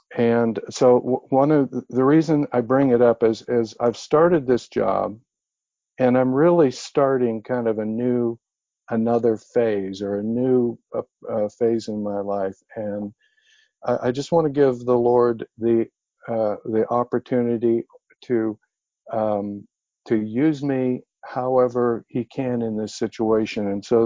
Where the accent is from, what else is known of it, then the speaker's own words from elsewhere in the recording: Oregon, United States; and I'm from Oregon and originally, so I grew up, was born and raised there.